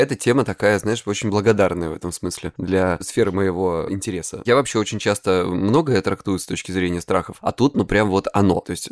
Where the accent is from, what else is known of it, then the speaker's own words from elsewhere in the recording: Krasnodar Krai, Russia; мне 37 лет, я психолог, я мужик, я лысый, я с Кубани.